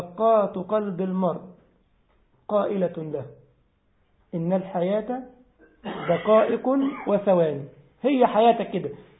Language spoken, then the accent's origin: Arabic; Egypt; إنما عندنا في مصر يعني ينظر